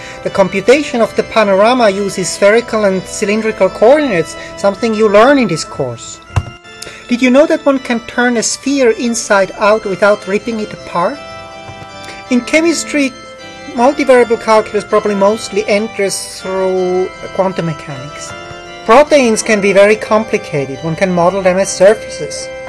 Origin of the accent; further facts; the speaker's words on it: Switzerland; accent: Swiss; English is a second language; now in United States; You might have guessed my Swiss accent. Indeed, I grew up in a beautiful village in Switzerland. Here you see it from above. It is close to the Rhine Falls, quite a touristic place.